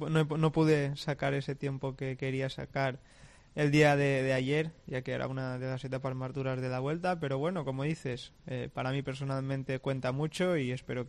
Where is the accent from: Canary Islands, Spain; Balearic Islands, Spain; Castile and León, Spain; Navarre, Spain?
Balearic Islands, Spain; Soy mallorquín y somos así un poco desde la isla.